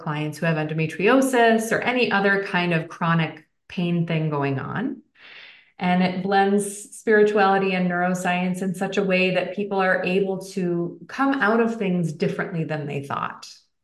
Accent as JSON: {"language": "English", "region": "New York", "country": "United States", "said": "I am from New York. The subway is second nature to me."}